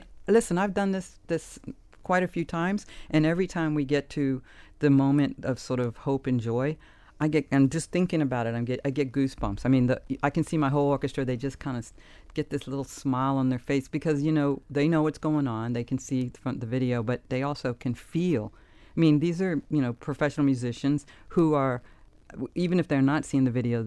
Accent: Key West, Florida, United States; I'm from Key West, yeah. Six generations.

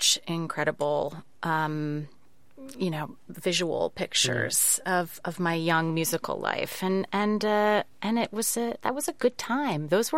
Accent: Nashville, Tennessee, United States; born there; now in New York, United States; I've been very fortunate to really make a living in New York on Broadway, and because I was born in Nashville and those country roots were pretty strong for me.

